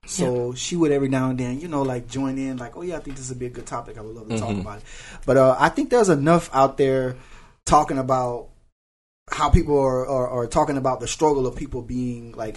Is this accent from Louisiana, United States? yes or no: yes; Louisiana, United States; I remember in the barbershop, where I'm from, the barber, I'm from Louisiana, so it's a little country town.